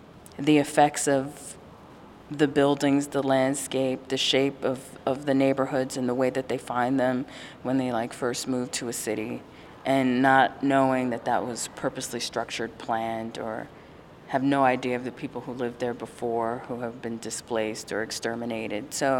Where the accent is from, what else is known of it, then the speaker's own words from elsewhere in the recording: New York City, New York, United States; Well, I'm from New York City, and I think there has always been a contentious kind of tug and wrestling and pull between this native conversation and then new people and then development.